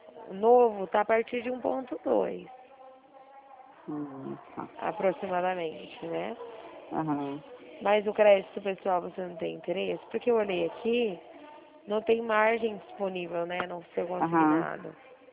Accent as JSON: {"language": "Portuguese", "region": "São Paulo", "country": "Brazil", "said": "eu sou aqui do estado de São Paulo."}